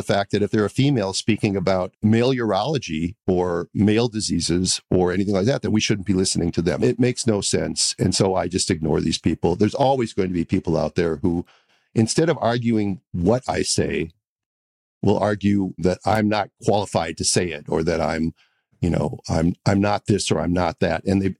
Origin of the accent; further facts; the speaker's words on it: Minnesota, United States; I grew up in the Midwestern part of the United States, a place called Minnesota. And I went to college there